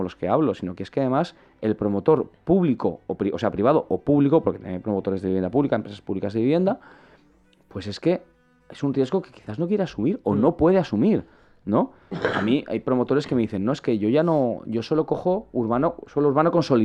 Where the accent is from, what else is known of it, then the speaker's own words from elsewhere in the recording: Valencia, Valencian Community, Spain; moved away as an adult; now in Madrid, Spain; Yo me fui de Valencia en 2011 como tanta gente de mi generación. Emigré, básicamente. Y no he vuelto a vivir aquí. Vuelvo muchas veces porque mi familia y mis amigos están aquí, pero no vivo aquí, vivo en Madrid, ¿no? Y he vivido en otros muchos sitios.